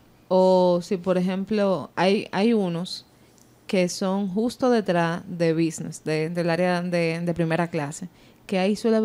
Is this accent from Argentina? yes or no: no; Dominican Republic; Ahí yo me di cuenta que somos acelerados dominicanos también.